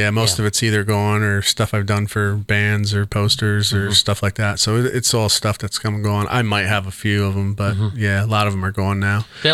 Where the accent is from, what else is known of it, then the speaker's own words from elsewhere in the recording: New York, United States; Yeah, I had some in my hometown in New York. I think I've had about three up there.